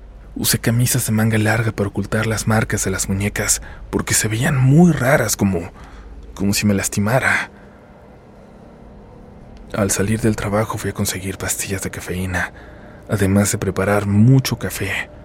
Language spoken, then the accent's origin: Spanish; Hidalgo, Mexico; also born or lived in United States; Nací en Estados Unidos, pero crecí en un pueblo de Hidalgo junto con mis padres y mis dos hermanos menores.